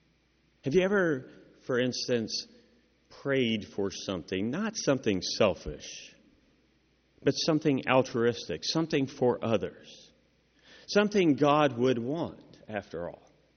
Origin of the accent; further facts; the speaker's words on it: Kentucky, United States; Now, I doubt you went to the same elementary school that I did since I grew up in Kentucky